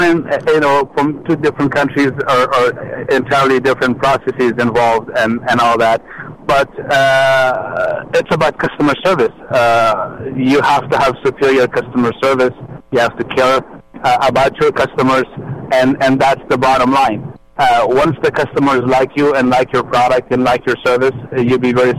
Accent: Afghanistan; moved away; So when I came to this country from Afghanistan about 20 years ago or so

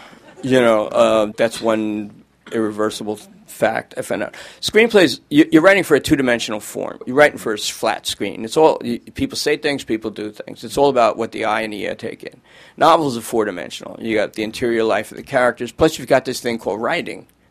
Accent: Bronx, New York, United States; accent: Bronx; so my Bronx accent kept getting worse and worse and worse.

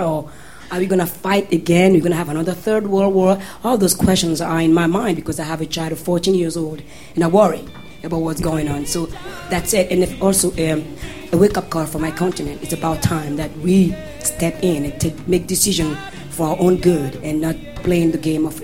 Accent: Benin; When I was growing up in Benin and I was listening to … Philly Sound, Stax Sound, all of those people, and the … on top of it. Benin is a French-speaking country.

